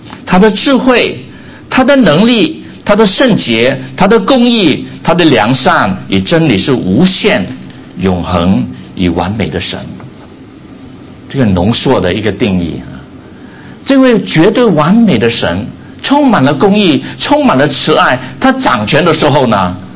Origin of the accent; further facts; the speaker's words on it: Vietnam; moved away as an adult; now in United States; 他知道我从越南来的